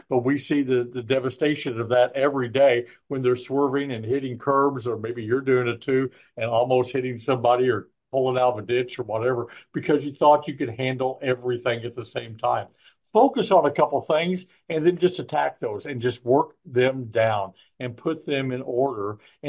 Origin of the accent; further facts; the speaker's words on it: Illinois, United States; I'm from Southern Illinois, and realize in those country roads that when you get your motorcycle or your car in one of those old dirt roads in a rut